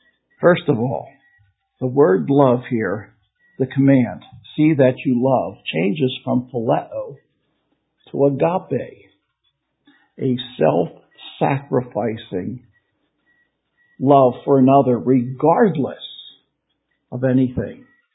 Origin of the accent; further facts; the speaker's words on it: Philadelphia, Pennsylvania, United States; born there; I was born in Philadelphia. That should tell you that right there.